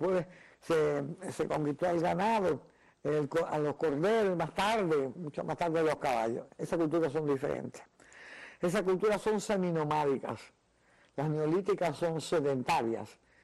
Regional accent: Guantánamo, Cuba; also born or lived in Baracoa; Yo me acuerdo que de jovencita en Cuba, cuando por ejemplo uno paseaba cuando íbamos al campo, y yo me crié en Baracoa Oriente y después en Guantánamo

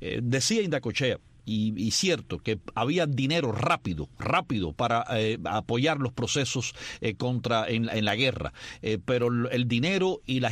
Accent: Cuba; el gobierno cubano, de donde yo nací y me crié

